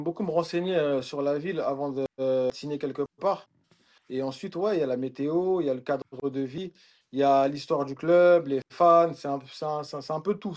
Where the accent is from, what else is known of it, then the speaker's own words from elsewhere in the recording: Paris, Île-de-France, France; je suis parisien